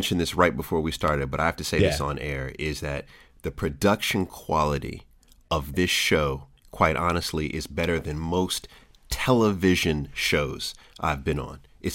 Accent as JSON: {"language": "English", "country": "Jamaica", "said": "And I'm Jamaican, you know, I have more than one job."}